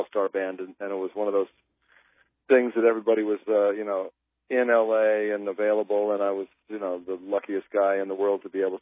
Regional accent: Baltimore, Maryland, United States; Yeah, I grew up in Baltimore, but … she lived in Zephyr Hills, San Antonio, and St. Pete.

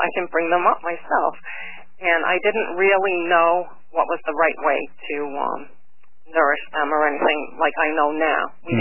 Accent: Massachusetts, United States; Yes, I grew up on the Cape. I'm a native.

